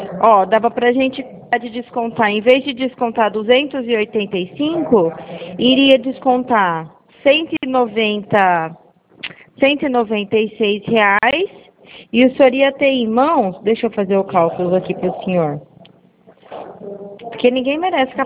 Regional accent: Campinas, São Paulo, Brazil; born there; now in Araras, Brazil; Nasci em Campinas.

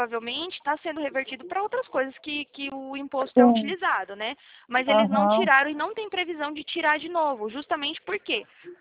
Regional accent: Prudentópolis, Paraná, Brazil; born there; sou daí do Sul, eu sou calcanhar vermelho, né? Do Paraná. Nasci aí no Prudentópolis, não sei se você conhece, é mais interiorzinho aí, perto de Guarapuava.

